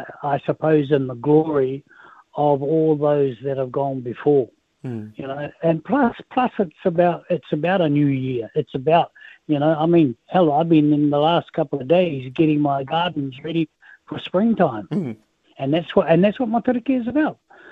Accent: New Zealand; I said, "I'm from New Zealand."

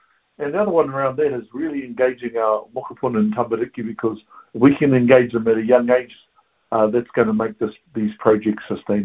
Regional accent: Huntly, Waikato, New Zealand; growing up in the Waikato and being brought up in our area in Rāhi Pōkeka, which is just in Huntly, we have 14 lakes in our area

